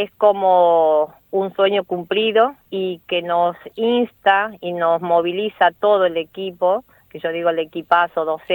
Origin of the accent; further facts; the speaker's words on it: Argentina; cómo necesitamos nosotros como argentinos de vivir esta vivencia